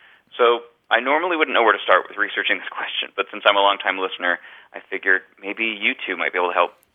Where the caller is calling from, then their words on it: San Diego, California, United States; I'm calling from San Diego, California.